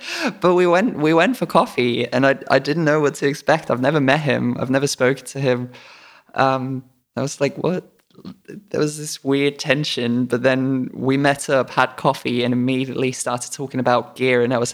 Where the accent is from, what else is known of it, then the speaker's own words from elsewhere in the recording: Munich, Bavaria, Germany; I'm from Munich originally